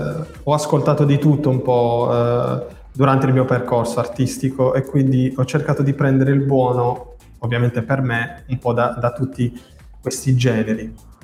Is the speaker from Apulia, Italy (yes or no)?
yes; Monopoli, Apulia, Italy; Io vivo a Monopoli, sono di Monopoli